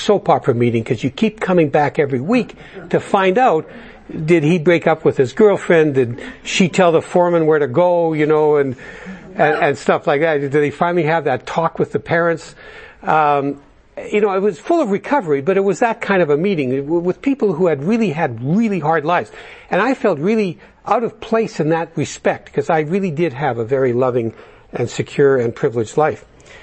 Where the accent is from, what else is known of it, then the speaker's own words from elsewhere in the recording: Winnipeg, Manitoba, Canada; I attended an AA big book study they did in my hometown of Winnipeg.